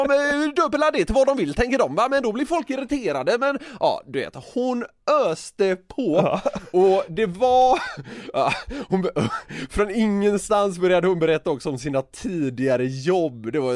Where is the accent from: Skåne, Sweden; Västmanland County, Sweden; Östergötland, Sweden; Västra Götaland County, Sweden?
Västra Götaland County, Sweden; Gothenburg; Jag känner mig nästan, som göteborgare, känner jag mig nästan i de här tillfällena lite så här tvungen att ge henne lite motstånd.